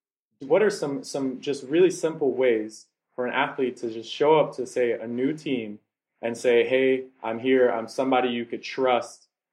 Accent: United States; now in Serbia; You know, I'm an American, and I just came to Serbia

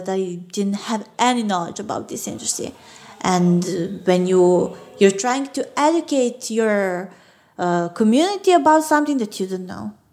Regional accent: Belgrade, Serbia; English is a second language; Elementary, then my gymnasium, high school, yours. Yeah. And college here, Belgrade.

